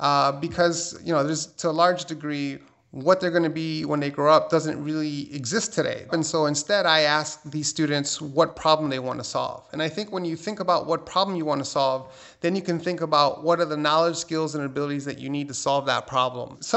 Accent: New York City, New York, United States; I grew up in Hell's Kitchen, New York. I'm a first-generation American. I grew up on welfare and food stamps

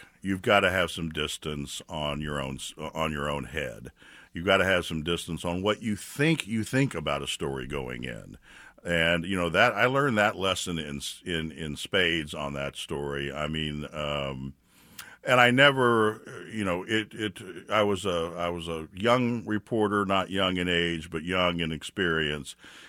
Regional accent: Austin, Texas, United States; also born or lived in New York City; It appeared on WNYC, and I packed up and moved back to Austin, which is my hometown. It had been my plan. I knew I could never live in New York City on a freelancer's salary.

